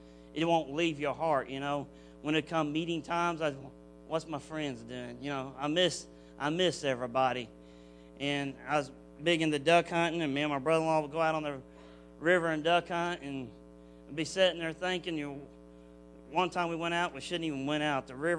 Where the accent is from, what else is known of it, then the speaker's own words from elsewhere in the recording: Paducah, Kentucky, United States; also born or lived in Oklahoma City; from Paducah, Kentucky, also known as … from Oklahoma City.